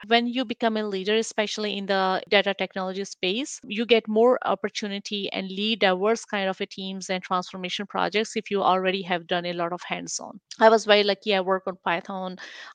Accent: Pakistan; English is a second language; now in United States; I am originally from Pakistan, so I was initially based in other part of, you know, countries working in tech industries.

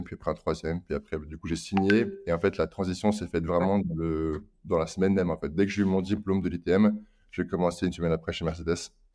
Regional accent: Auvergne-Rhône-Alpes, France; il faut savoir que je suis né à la frontière suisse, mais je suis né en France.

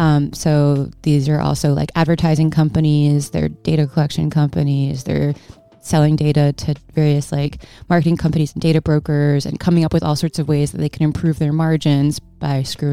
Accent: Long Island, New York, United States; I've been writing about music since I was a teenager, for the local alt weekly, like growing up on Long Island.

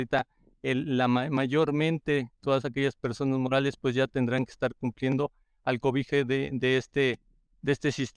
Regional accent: Mexico; como buenos mexicanos, a veces dejamos todo a último momento

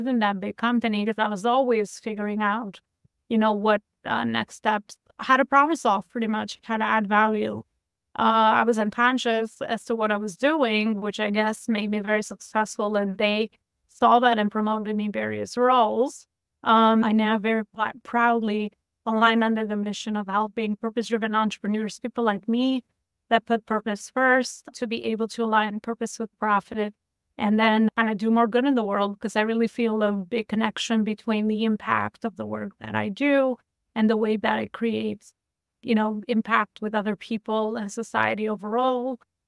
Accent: Albania; now in New York, United States; Natively, I'm from Albania. I moved to the U.S., specifically New York, over 25 years ago.

